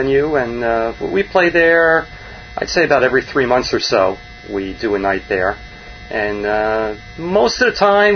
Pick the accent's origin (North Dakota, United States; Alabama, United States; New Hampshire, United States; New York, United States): New York, United States; Nyack; Yes, my hometown.